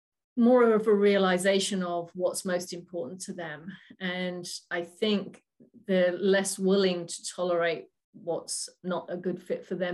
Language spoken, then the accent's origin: English; England, United Kingdom; moved away as an adult; also born or lived in St. Louis, Missouri, United States; now in Oregon, United States; From England originally, yeah.